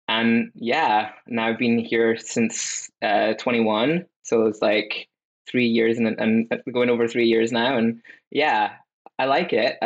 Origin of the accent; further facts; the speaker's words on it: Scotland, United Kingdom; now in United States; something that's funny for me as a Scot in America